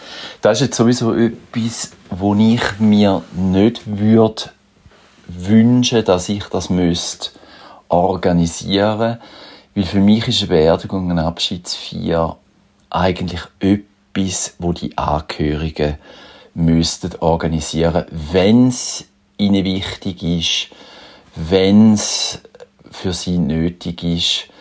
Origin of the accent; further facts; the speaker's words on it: Thurgau, Switzerland; born there; now in Schaffhausen, Switzerland; ich bin 58, geboren bin ich im Thurgau, aktuell wohne ich in Schaffhausen.